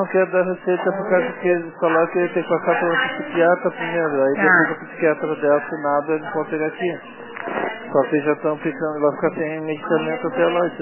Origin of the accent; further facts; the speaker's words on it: Rio Grande do Sul, Brazil; moved away; Não, que a gente viemos do Rio Grande do Sul e pegamos tudo mais gente.